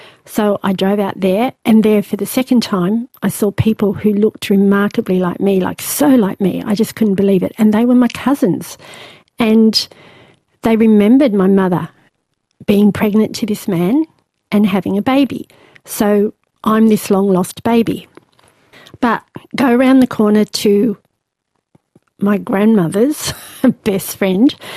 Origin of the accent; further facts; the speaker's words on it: Newcastle, New South Wales, Australia; no, I'm from Newcastle.